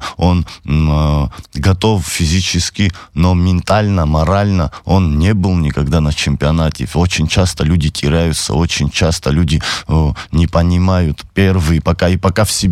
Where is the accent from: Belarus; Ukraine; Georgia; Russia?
Georgia; Sukhumi, Abkhazia; Я вырос здесь в Сухуми, вот здесь в квартале живу от этого места.